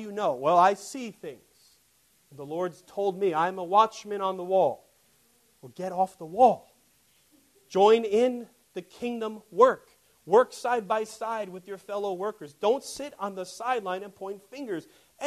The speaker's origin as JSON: {"language": "English", "town": "Bayonne", "region": "New Jersey", "country": "United States", "tie": "born or raised there", "said": "growing up in Bayonne, I didn't see that too often, but a few houses down from me when I was living on Broadway"}